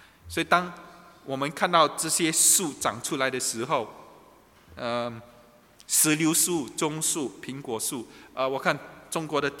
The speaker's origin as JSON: {"language": "Chinese", "country": "Singapore", "said": "所以呢，我们新加坡人会跑到这个靠近了柔佛州是什么？去一天游"}